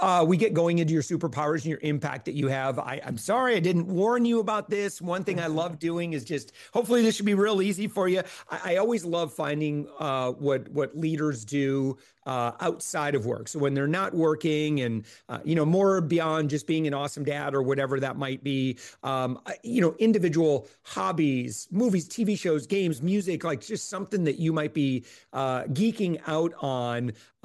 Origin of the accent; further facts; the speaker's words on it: Midwest, United States; So I grew up in the Midwest.